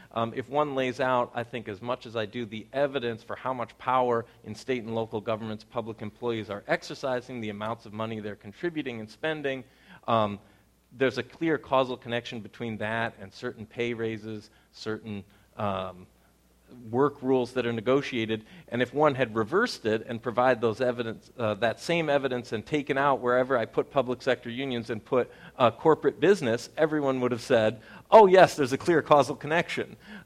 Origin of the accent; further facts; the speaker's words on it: New York, United States; My home state of New York, for example, is 100% funded if you use the 8% government discount rate.